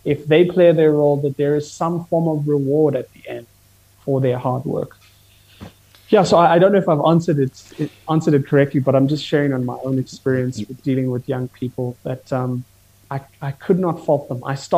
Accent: Kenya; I'm Kenyan, so I think our country has never struggled with the feeling of entitlement.

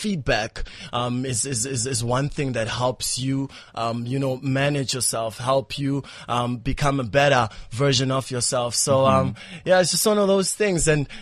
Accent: South Africa; also born or lived in Angola; I grew up here in South Africa, fortunately.

